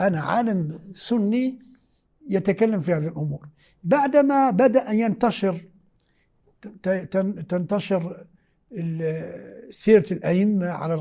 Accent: Algeria; أنا جزائري، ممكن عشت 80 سنة في الجزائر لا نسمع كلمة عن الغدير

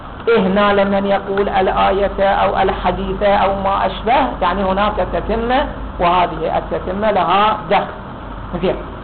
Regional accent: Iraq; احنا اذا صار عندنا في العراق ما يقارب 1,000,000 طالب

